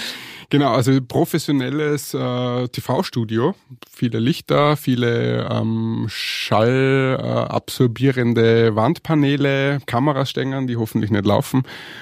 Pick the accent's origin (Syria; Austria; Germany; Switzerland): Austria; Perg, Upper Austria; Also ich bin ein Perger.